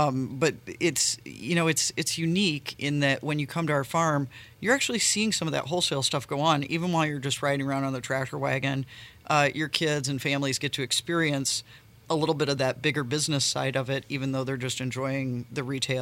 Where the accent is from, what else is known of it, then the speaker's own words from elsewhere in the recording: La Porte, United States; So born and raised in LaPorte.